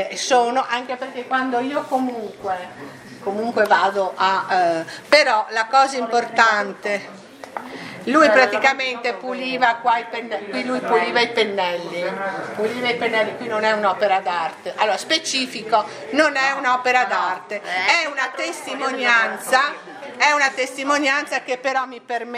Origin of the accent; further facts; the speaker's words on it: Venice, Veneto, Italy; noi che siamo veneziani e siamo orgogliosi di esserlo, veneziani città metropolitana